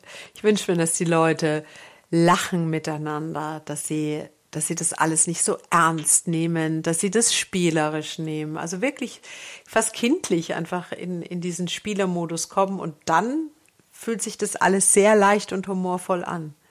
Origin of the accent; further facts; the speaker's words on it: Bavaria, Germany; ich komme ja aus Franken.